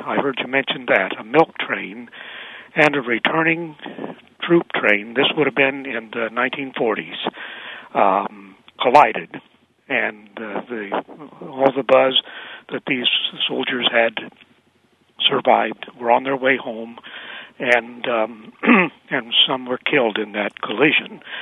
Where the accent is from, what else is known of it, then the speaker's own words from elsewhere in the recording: Terre Haute, Indiana, United States; I grew up in Terre Haute, Indiana.